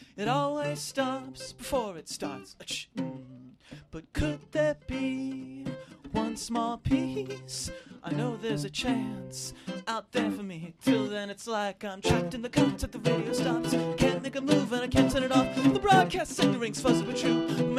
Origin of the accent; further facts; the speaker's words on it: Santa Cruz, California, United States; Santa Cruz.